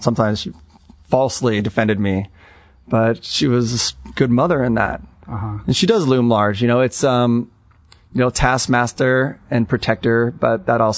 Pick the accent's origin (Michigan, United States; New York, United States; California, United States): California, United States; Canoga Park; Yeah. I grew up in Canoga Park, or at least that was the house I was born into, and got my first taste of the water there.